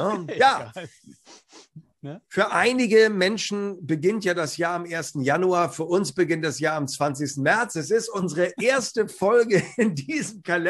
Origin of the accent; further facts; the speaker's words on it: Hamburg, Germany; als Hamburger heißt ja nicht Lebewohl, sondern heißt auf Wiedersehen